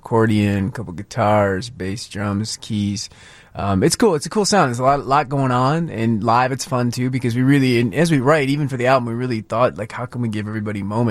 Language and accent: English; Detroit, Michigan, United States; And I grew up in Detroit, and my dad, great blue-collar guy, so he'd take me to the guitar lessons.